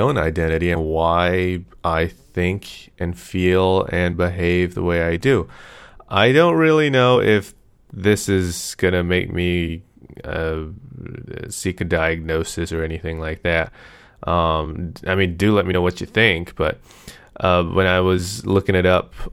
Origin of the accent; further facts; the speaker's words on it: United States; Is it really because I'm American, or is it, could it be because I'm just slightly autistic?